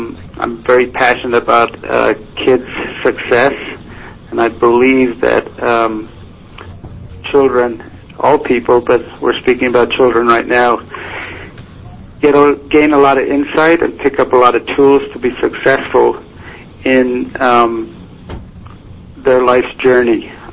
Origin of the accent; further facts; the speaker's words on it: Ireland; I am from Ireland.